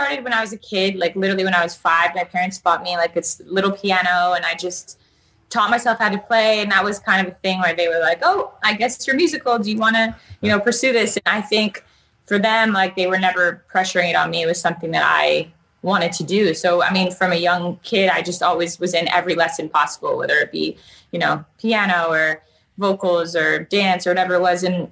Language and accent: English; Calgary, Alberta, Canada; now in Vancouver, Canada; So I was from Calgary, Canada, which doesn't have a lot going on.